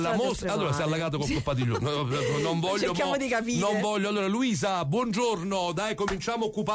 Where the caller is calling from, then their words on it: Crispano, Campania, Italy; Ciao, buongiorno, sono di Crispano, qui le scuole sono aperte